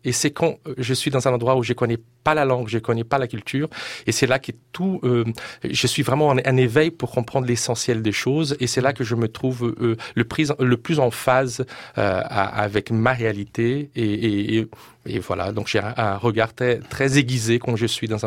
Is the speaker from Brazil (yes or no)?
yes; Mato Grosso, Brazil; je ne viens pas de la côte du Brésil, je viens de la côte, mais j'ai grandi dans le Mato Grosso, à quelques pas de cette grande réserve qui s'appelle le Xingu